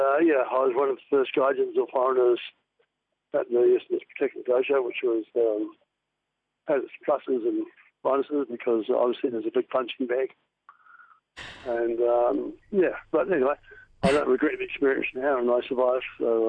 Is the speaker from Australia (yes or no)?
no; Wellington, New Zealand; also born or lived in Christchurch; now in Nelson, New Zealand; I was originally from Wellington, and then I moved to Christchurch for my company, which was a publishing company.